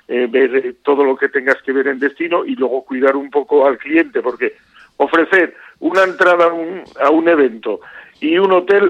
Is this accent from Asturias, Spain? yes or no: yes; Asturias, Spain; Nosotros hemos tenido la suerte de empezar aquí, ya que somos asturianos